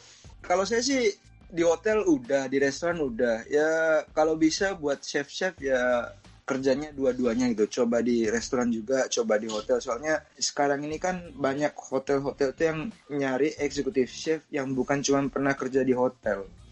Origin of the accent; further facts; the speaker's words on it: Indonesia; moved away as an adult; also born or lived in Australia; now in Japan; Saya umur 19 pindah dari Indonesia ke Sydney.